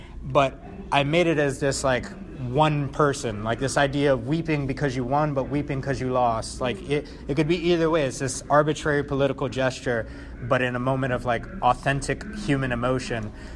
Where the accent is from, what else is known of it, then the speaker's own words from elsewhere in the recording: Chicago, Illinois, United States; So this one on the left is a neighborhood I grew up in Chicago called Humble Park